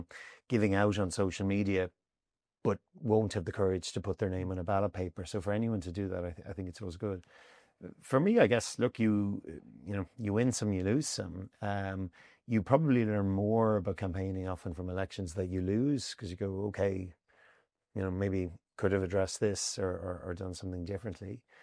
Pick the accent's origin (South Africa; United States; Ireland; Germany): Ireland; Gorey, Leinster; I love my hometown and the surrounding area. And for anyone who wants to come and visit Gorey, it's a great place.